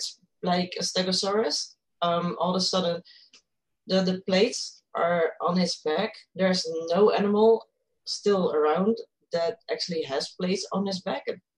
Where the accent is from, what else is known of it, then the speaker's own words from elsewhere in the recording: Netherlands; English is a second language; I'm originally from Holland, so if my English is a little bit weird, I'm sorry for that.